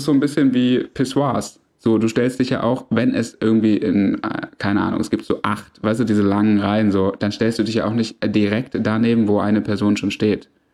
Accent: Swabia, Germany; Und ich, selbst ich als Schwabe, also wenn ich sparen möchte, dann werde ich das offensiv vortragen.

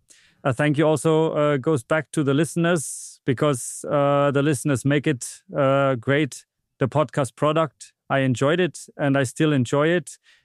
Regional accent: Brugelmühle, Germany; And I grew up in Brugelmühle.

